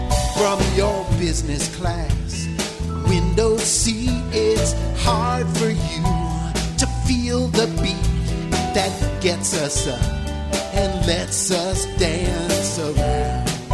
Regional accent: Iowa City, Iowa, United States; also born or lived in Seattle area; I grew up in Iowa City, yeah.

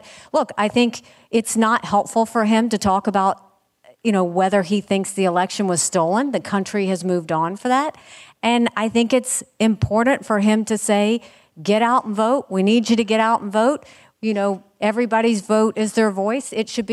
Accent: United States; But at the end of the day, I'm an American, and I get the right to choose who I'm going to vote for.

